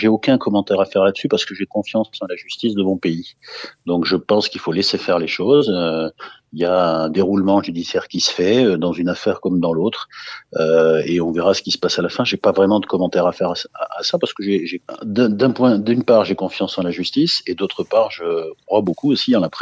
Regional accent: Mont-de-Marsan, Nouvelle-Aquitaine, France; Ici, on est à Mont-de-Marsan, c'est ma ville natale, d'accord.

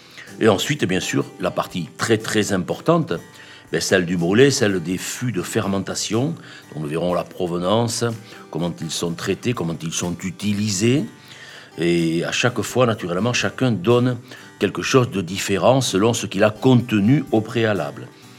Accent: Nouvelle-Aquitaine, France; accent: Chalosse; mon accent des contrées profondes, non pas des Highlands, mais de la Chalosse.

